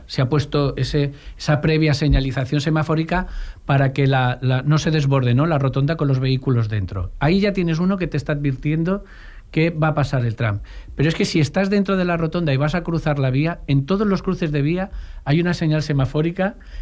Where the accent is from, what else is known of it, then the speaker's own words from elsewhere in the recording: Jesús Pobre, Valencian Community, Spain; Por ejemplo, bueno, yo que vengo de Jesús Pobre